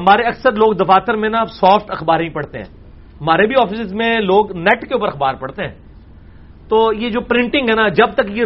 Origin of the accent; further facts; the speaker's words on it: Islamabad, Islamabad Capital Territory, Pakistan; میرا اسلام آباد سے تعلق ہے